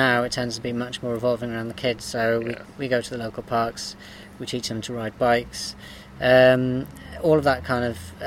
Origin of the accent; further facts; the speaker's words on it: Bridgend, Wales, United Kingdom; I'm from Bridgend originally. I had a great upbringing here.